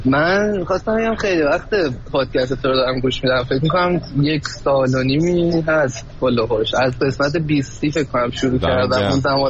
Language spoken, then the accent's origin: Persian; Tehran, Tehran Province, Iran; now in Germany; من تهران زندگی میکردم. آره من از تهران به اومدم.